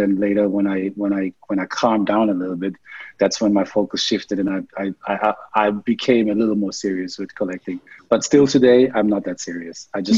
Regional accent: Germany; also born or lived in New York / Chicago; I'm born and raised in Germany, though my family, my father is black. He's from the States. He's from Virginia. And so I had the pleasure of going back and forth. I lived in the States for some time.

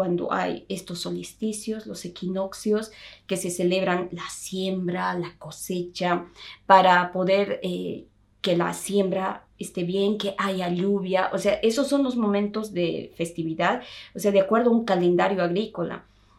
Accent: Bolivia; muchos de nosotros en Bolivia o en los Andes aprendemos a tocar estos instrumentos

